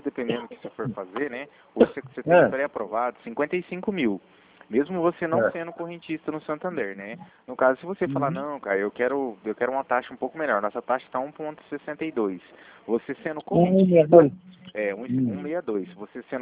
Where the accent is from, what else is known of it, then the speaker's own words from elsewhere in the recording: Cornélio Procópio, Paraná, Brazil; Eu sou de Cornélio Procópio, Joloedes, do Paraná, aqui, próximo a Londrina.